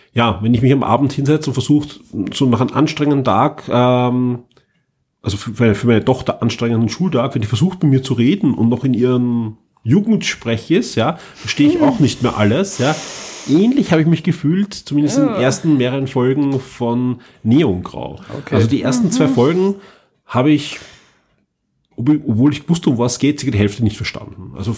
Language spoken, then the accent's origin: German; Austria; der für uns als Österreicher jetzt auch nicht immer hundertprozentig